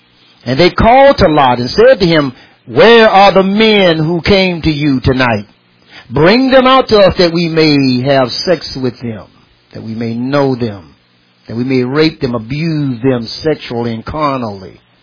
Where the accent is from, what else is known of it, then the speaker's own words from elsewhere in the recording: United States; because I am a citizen of America and I am an American, I am looking at what's happening in our nation.